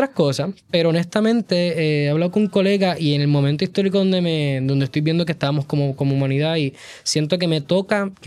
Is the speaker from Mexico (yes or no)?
no; Puerto Rico